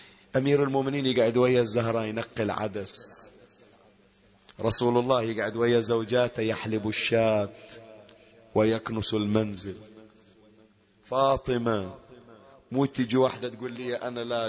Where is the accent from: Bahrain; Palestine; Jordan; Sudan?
Bahrain; Manama, Capital Governorate; يوم الخميس يطلعون يروحون المنامة السوق عندنا بالبحرين